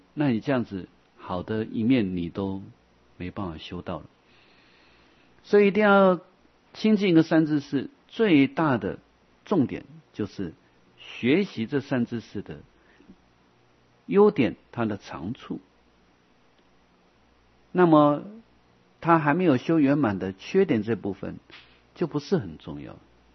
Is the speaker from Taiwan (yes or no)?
yes; Taiwan; 我常常问那些好来我们台湾学中文的国外学生